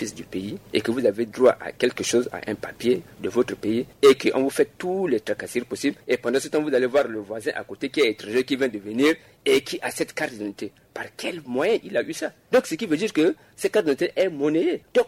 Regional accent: Central African Republic; Je ne peux pas accepter que, en tant que centrafricain, je ne puisse pas avoir ma carte d'identité nationale

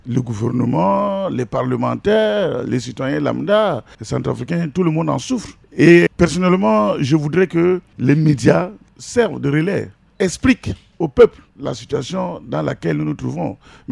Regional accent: Central African Republic; Dit que je suis centrafricain, je vis comme tous les autres centrafricains.

